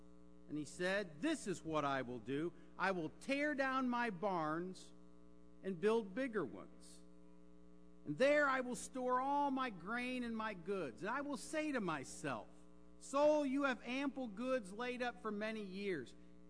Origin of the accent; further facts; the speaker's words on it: Michigan, United States; One of the leaders was from my home state of Michigan